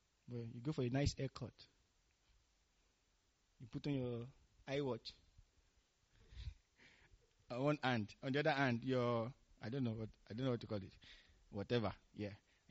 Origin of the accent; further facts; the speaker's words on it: Nigeria; when we're doing some entrance exams for special schools when I was growing up in Nigeria